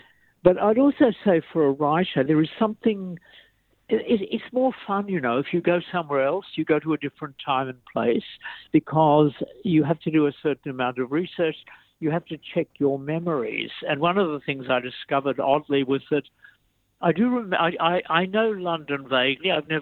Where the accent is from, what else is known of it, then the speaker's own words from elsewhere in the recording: Tasmania, Australia; I grew up in Tasmania and therefore could write about it.